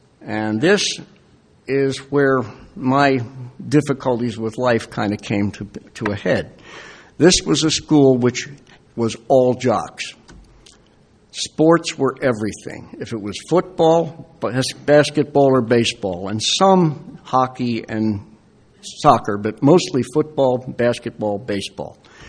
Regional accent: New Jersey, United States; I am an alcoholic. In fact, since I moved down here from the People's Democratic Republic of New Jersey, Stan, in 2010, it was inevitable that I got

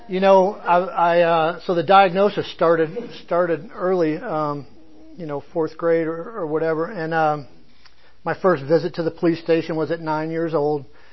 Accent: Michigan, United States; also born or lived in Escanaba; I was born in Upper Michigan, a little town called Escanaba, about 40,000 people on Lake Michigan. At three, I moved to a much smaller town of about 3,500 people on Lake Superior, and pretty much ran wild.

